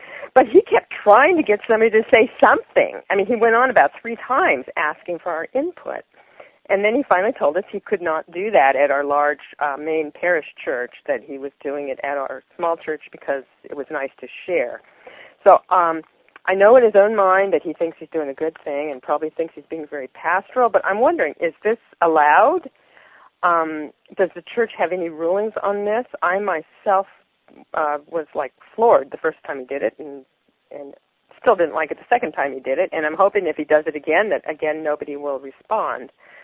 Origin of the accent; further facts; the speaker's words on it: California, United States; I'm from California